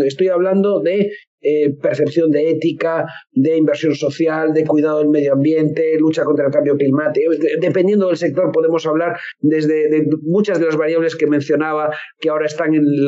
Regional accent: Spain; now in Panama; soy consultor de reputación corporativa, socio de la consultora Reputation Lab. Soy español, pero vivo en Panamá y desde Panamá estoy hablando con ustedes

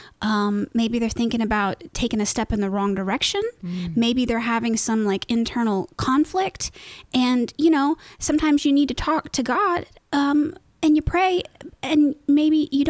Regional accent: Indianapolis, Indiana, United States; You know, it's a strange thing because I have lived in Broad Ripple my whole life.

